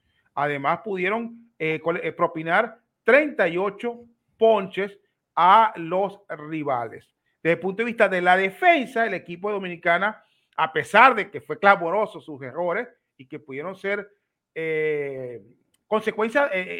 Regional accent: Venezuela; Ha sido de verdad un orgullo para mí como venezolano

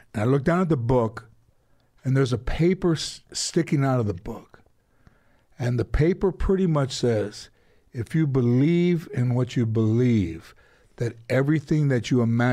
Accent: San Fernando, California, United States; when I was growing up in San Fernando, California, and I would go to the Comedy Store in Westwood.

